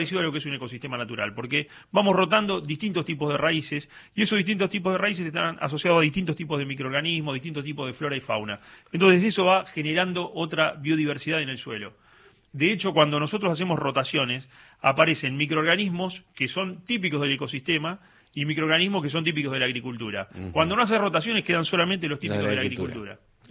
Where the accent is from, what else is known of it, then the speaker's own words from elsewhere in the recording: Chacabuco, Buenos Aires Province, Argentina; Yo soy de Chacabuco, provincia de Buenos Aires.